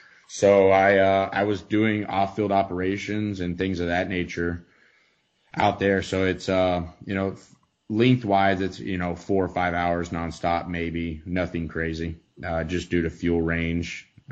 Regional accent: Texarkana, Texas, United States; from Texarkana, Texas.

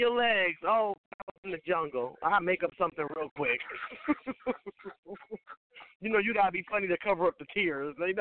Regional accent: Stamford, Connecticut, United States; born there; also born or lived in Bridgeport; I was born in the suburbs. I was born in Stanford, Connecticut. So I didn't know that there was other black people around until I moved to Bridgeport.

